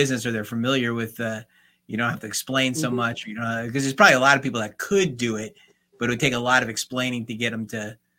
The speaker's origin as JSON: {"language": "English", "region": "New Jersey", "country": "United States", "tie": "born or raised there", "said": "And I remember when I grew up in New Jersey that my church used to make money somehow from a carnival."}